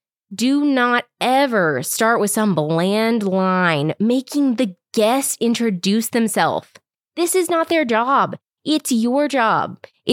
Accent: the South, United States; I prefer a card because I'm extra and I'm from the South

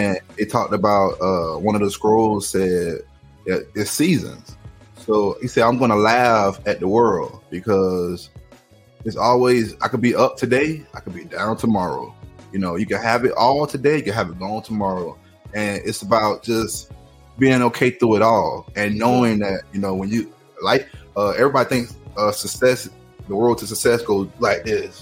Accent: Florida, United States; He didn't know I was from Florida.

